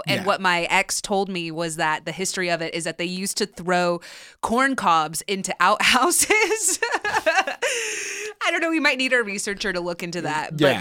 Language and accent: English; California, United States; I grew up in Southern California.